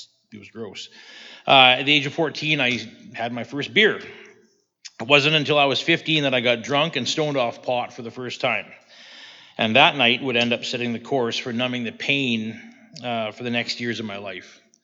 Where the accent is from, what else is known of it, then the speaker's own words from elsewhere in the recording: Dundurn, Saskatchewan, Canada; I was born in 77, the year … died, in Saskatoon, and I was raised in Dundurn.